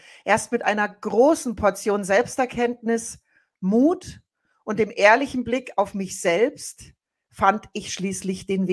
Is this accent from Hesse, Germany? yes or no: no; Landsberg, Bavaria, Germany; auch in meiner Heimatstadt Landsberg wird es ein CSD sein.